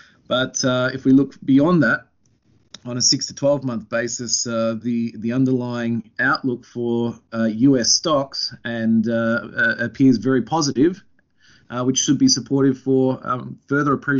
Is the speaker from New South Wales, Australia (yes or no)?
no; Victoria, Australia; Well, guys, we are officially the lepers of Australia, Victorians.